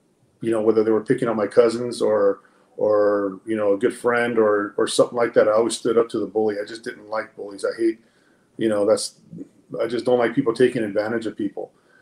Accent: Los Angeles, California, United States; You know, I grew up in East LA, they were in La Puente, and you know, we didn't have a whole lot of anything

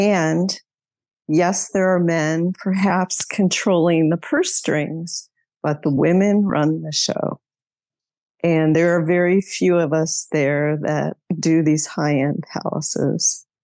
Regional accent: Chicago, Illinois, United States; I grew up outside of Chicago.

